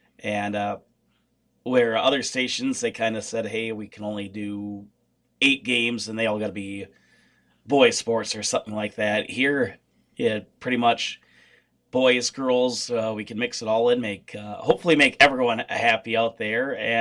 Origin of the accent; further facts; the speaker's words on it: Tomah, Wisconsin, United States; It was only part-time on the other side of my hometown of Tomah.